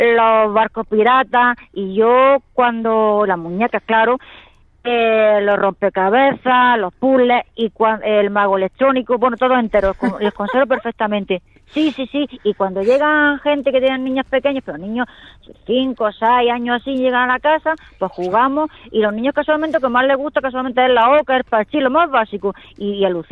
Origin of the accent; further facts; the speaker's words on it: Almería, Andalusia, Spain; now in Granada, Spain; Pero yo he pasado toda mi vida en Almería, o sea que soy más almeriense que lindalo.